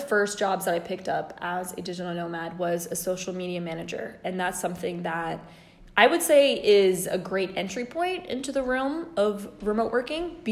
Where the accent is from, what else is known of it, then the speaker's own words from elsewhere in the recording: Rome, Lazio, Italy; I'm currently from Rome, Italy, and that's where I'm at right now.